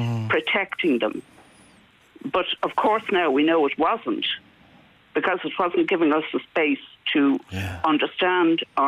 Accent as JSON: {"language": "English", "town": "Clontarf", "region": "Leinster", "country": "Ireland", "tie": "born or raised there", "said": "So I grew up in Clontarf, and we had wonderful richness, you know, of environment at the time."}